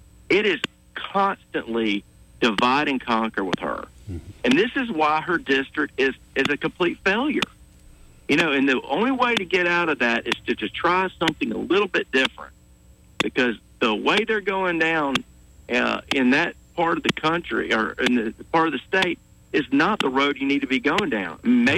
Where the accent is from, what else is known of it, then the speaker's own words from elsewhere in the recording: Montgomery, Alabama, United States; I was born and raised in Montgomery, but going there and seeing family and friends in Selma over the years